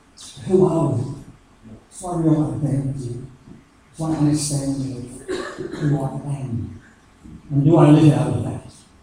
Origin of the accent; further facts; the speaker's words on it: Australia; I'm actually an Australian Catholic. I'm not a Catholic Australian. I'm an Australian Catholic.